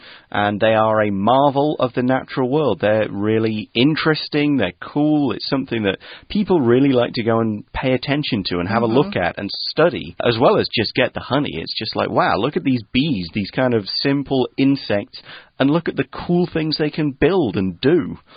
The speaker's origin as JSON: {"language": "English", "country": "United Kingdom", "said": "Notice how I, as a British person, pronounce that word slightly differently."}